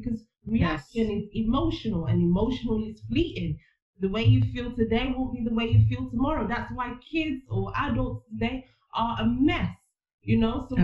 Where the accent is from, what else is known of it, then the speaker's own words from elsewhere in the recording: Nigeria; I was born in Nigeria, obviously, and one of the biggest differences I see is this appreciation for authority in Nigeria.